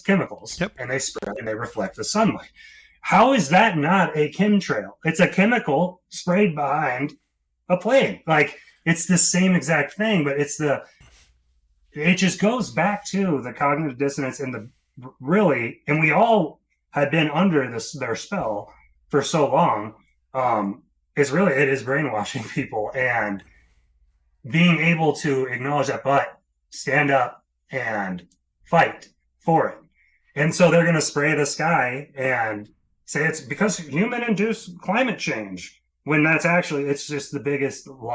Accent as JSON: {"language": "English", "region": "Nebraska", "country": "United States", "said": "We're from Nebraska. We're in Massachusetts, and we love both states."}